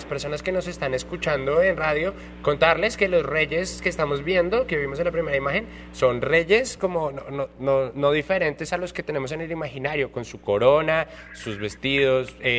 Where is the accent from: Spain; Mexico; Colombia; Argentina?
Colombia; todos los colombianos gozamos de una diversidad tremenda